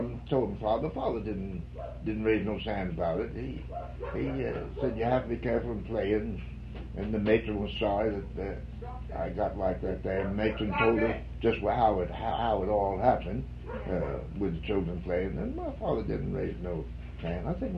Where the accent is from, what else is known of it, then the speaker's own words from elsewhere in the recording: Camden, New Jersey, United States; born there; I was born on Orchard Street in Camden, New Jersey, you see.